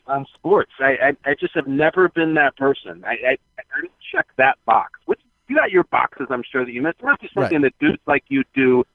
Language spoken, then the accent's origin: English; Chicago, Illinois, United States; So I go to Soldier Field in my hometown, and I sit there with two other professionals